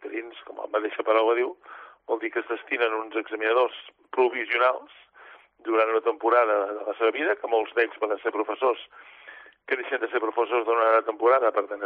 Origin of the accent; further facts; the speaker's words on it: Catalonia, Spain; tots els catalans parlem com a mínim català i tots castellà